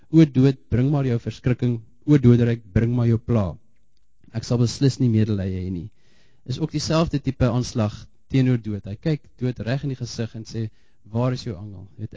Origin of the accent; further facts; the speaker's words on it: Bethlehem, Free State, South Africa; born there; so vergeef my as ek so bietjie sikkel met Afrikaanse woord, ek praat 90% van my tyd in Engels, maar ek is Afrikaans in Bethlehem gebore, so ek sal hoopelik daai ou wortels uitgrawe.